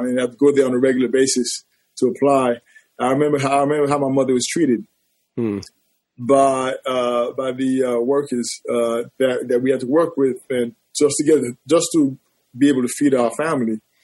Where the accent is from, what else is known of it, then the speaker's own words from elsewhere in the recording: Haiti; moved away; We're all immigrants from Haiti, and we came to this country. We were very poor.